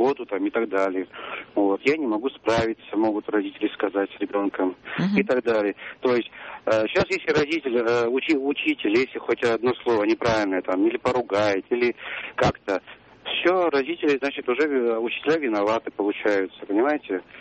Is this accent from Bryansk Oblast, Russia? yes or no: no; Zelenograd, Moscow, Russia; Я из Зеленограда.